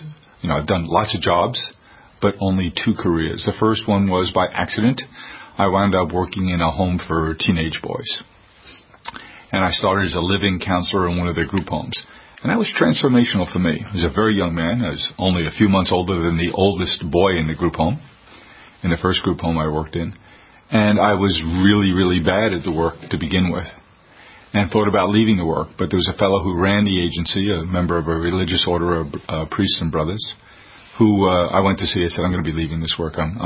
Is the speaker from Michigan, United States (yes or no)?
no; New York City, New York, United States; I grew up in South Queens in New York City, a neighborhood out by Aqueduct Racetrack.